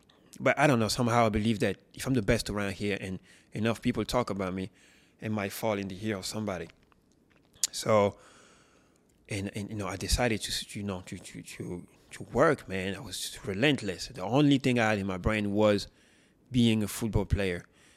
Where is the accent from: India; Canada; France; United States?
France; also born or lived in Paris; was born in France. Right? My both parents were immigrants, so they came to France. Born in Paris, lived in the city until I was 7 years old. And then mom decided to move us to the countryside, a small village, 500 people.